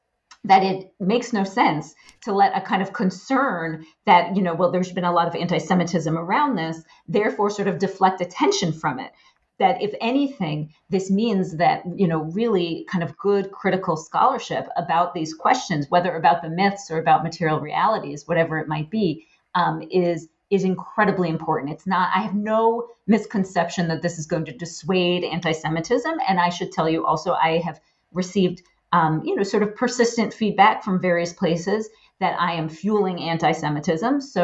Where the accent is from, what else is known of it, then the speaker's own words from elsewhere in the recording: United States; really delimited so many of my experiences as a Jew and as an American.